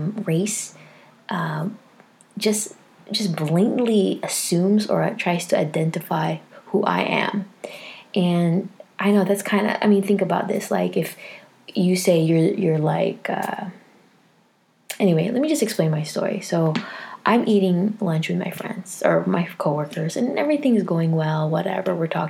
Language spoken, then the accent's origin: English; Philippines; And I even said, like, well, I'm Filipino and I'm Asian.